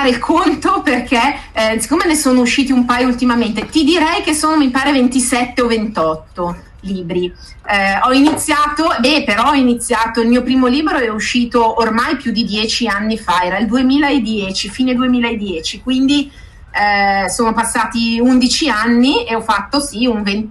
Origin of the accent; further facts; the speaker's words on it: Milan, Lombardy, Italy; Vengo da Milano, abito a Milano.